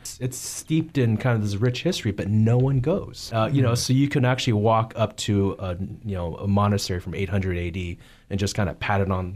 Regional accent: California, United States; moved away as an adult; now in Singapore; I'm originally from the Bay Area, and we just moved to Singapore about 3 months ago.

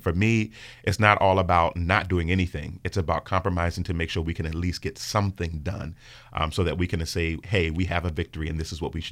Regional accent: Virginia, United States; And from growing up here in Stafford County, you know, growing up in Black Stafford County, growing up in even the rural parts of Stafford County, yeah, Wildcat Corner

